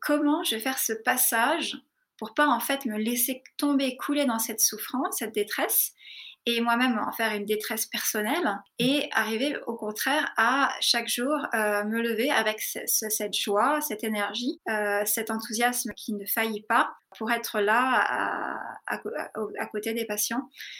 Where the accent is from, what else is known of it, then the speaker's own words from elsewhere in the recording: France; moved away as an adult; also born or lived in Darjeeling, India; je suis partie à 18 ans de France, de l'école de cirque, et j'ai passé donc mes 4 années d'études après le bac dans un monastère à Darjeeling, donc de 18 à 22 ans.